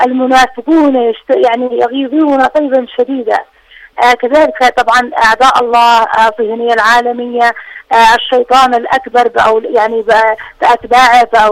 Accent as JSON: {"language": "Arabic", "country": "Yemen", "said": "نحن كشعب يمني وكمحبين للسيد عبد الملك بدر الدين الحوثي"}